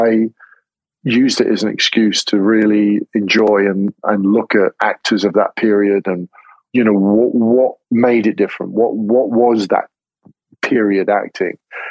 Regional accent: England, United Kingdom; I'm English, I'm playing American, and I'm surrounded by primarily French actors speaking French.

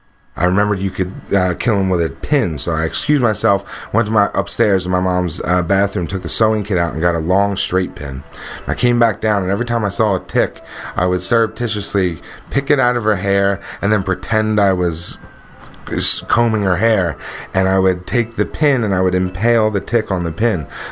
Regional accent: New Jersey, United States; I grew up in South Jersey. If you're not familiar with South Jersey, it's all farms down there.

